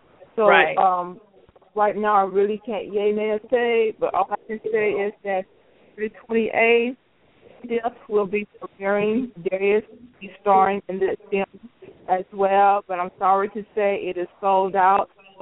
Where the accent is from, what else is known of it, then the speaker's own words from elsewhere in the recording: Tennessee, United States; yes, Tennessee is my hometown, so I'm very familiar with that area.